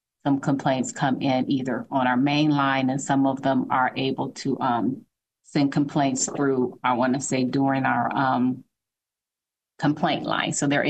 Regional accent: Detroit, Michigan, United States; Yes, I am originally from Michigan, the Detroit area.

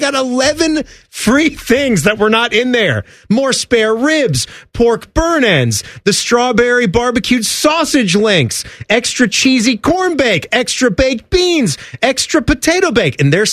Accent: Chicago, Illinois, United States; I'm from Chicago.

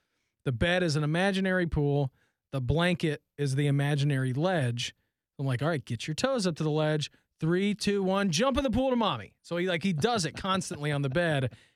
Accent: Dayton, Ohio, United States; where I grew up in Dayton, they, you know, the youth clubs have swim teams.

